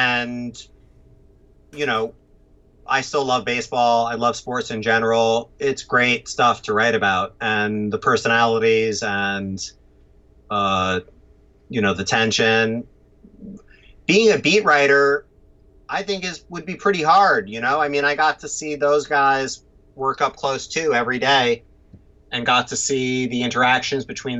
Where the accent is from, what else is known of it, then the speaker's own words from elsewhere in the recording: New York City, New York, United States; now in Los Angeles, United States; even though I've lived in LA now for the last several years, you know, I'm still a New Yorker at heart.